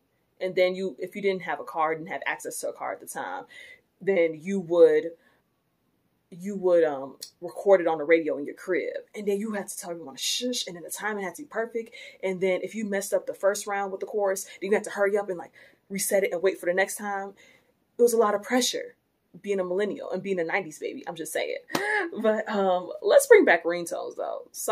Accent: United States; I come from a low income background. I'm able-bodied. I am heterosexual. I'm cisgender. I'm American.

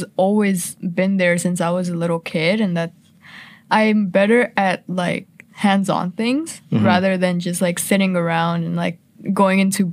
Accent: India; now in Canada; So I moved to Canada from India in 2015-ish.

